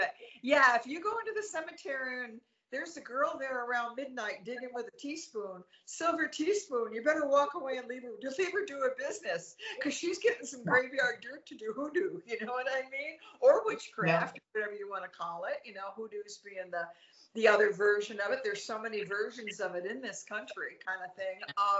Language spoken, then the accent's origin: English; Ireland; I think that comes from being Irish, and it also comes from being respectful.